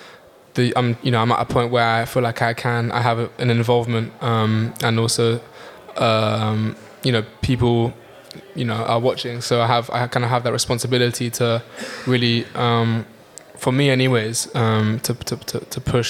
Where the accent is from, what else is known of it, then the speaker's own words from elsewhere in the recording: London, United Kingdom; I'm from London, so you know, not many people speak French in my circle.